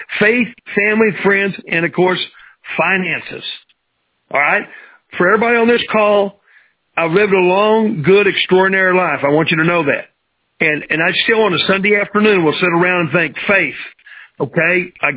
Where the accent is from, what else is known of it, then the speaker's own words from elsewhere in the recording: Tulsa, Oklahoma, United States; like I grew up in North Tulsa, and that wasn't the South Tulsa, the rich side of town. I grew up on the poor side of town.